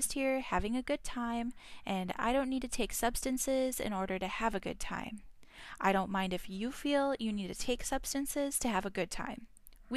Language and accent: English; Midwest, United States; And that was especially the case when I was a teen growing up in the Midwest.